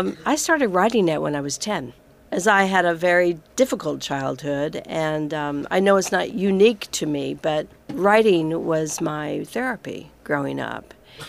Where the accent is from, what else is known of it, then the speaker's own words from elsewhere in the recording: Tuscaloosa, Alabama, United States; also born or lived in Georgia; but I grew up in Tuscaloosa, Alabama, and in southern Georgia during the 60s.